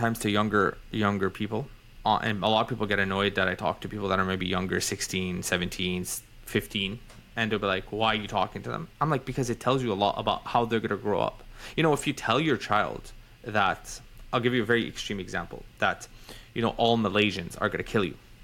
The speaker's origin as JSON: {"language": "English", "country": "Canada", "said": "Because I'm a Canadian."}